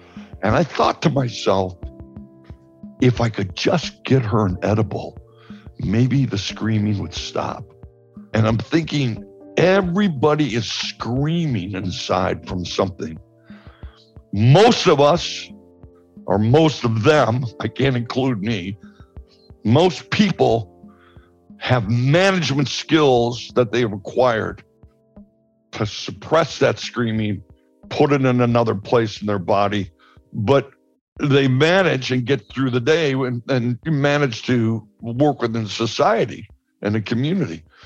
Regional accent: Chicago, Illinois, United States; I had a fascination with Pablo Escobar because I'm from Chicago.

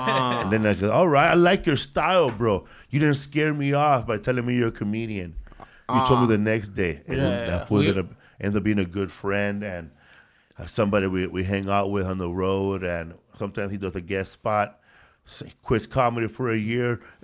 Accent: Los Angeles, California, United States; I grew up in Boyle Heights, Aliso Village.

